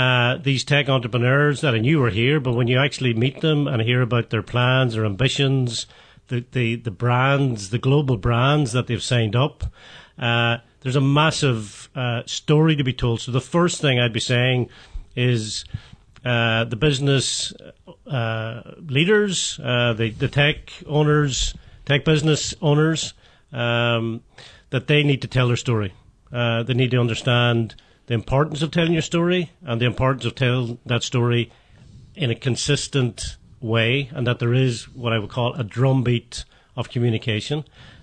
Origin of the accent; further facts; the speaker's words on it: Ulster, Ireland; I'm originally from Donegal, as you know, and you know, we're sitting in the CoLab offices here in Letterkenny, and I went to St. Eunan's about 10 years behind you, Kieran.